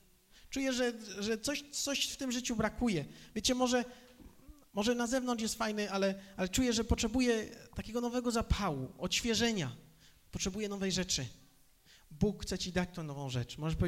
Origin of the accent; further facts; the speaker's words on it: Bytom, Silesian Voivodeship, Poland; ja osobiście pochodzę z Bytomia